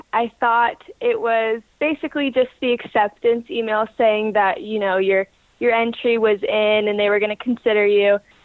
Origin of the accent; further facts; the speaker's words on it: Danville, California, United States; So I'm from Danville, California, and I train with James Alliston and Helen Buscarin, and that's over on Crow Canyon Road, San Ramon area.